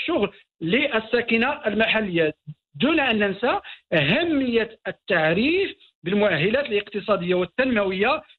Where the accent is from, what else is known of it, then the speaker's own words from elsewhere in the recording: Morocco; وهذا يعني مؤشر إيجابي بالنسبة لنا كمغاربة